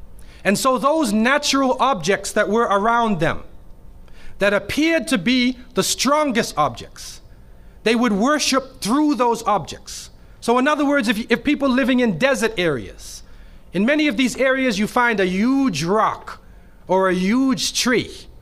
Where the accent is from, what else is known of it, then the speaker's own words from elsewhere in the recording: Toronto, Ontario, Canada; I'm coming from Toronto, Canada. There's four seasons, not two or three like you have here.